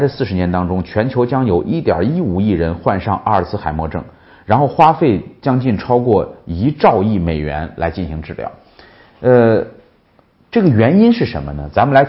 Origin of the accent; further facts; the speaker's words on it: Shaanxi, China; 还有我们陕西人吃那肉夹馍那种饼